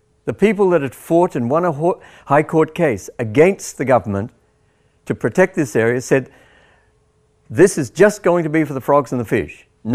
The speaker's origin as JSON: {"language": "English", "region": "Tasmania", "country": "Australia", "said": "I come from Tasmania, you know."}